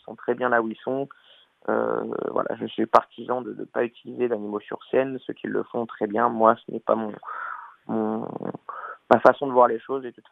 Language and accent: French; Clermont-Ferrand, Auvergne-Rhône-Alpes, France; je suis originaire et natif de Clermont-Ferrand.